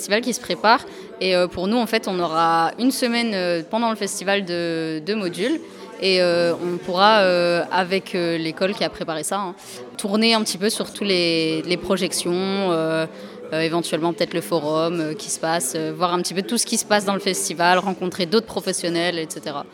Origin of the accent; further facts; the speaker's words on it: Roubaix, Hauts-de-France, France; j'ai 23 ans et je viens de Roubaix.